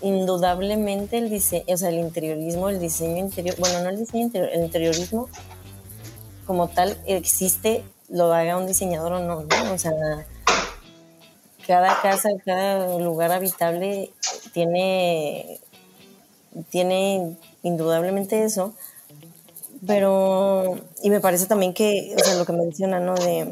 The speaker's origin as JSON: {"language": "Spanish", "region": "Chihuahua", "country": "Mexico", "moved": "yes", "said": "yo soy del norte de México, ¿no? Y en Chihuahua como que no tenemos tan arraigada esta cosa del diseño mexicano"}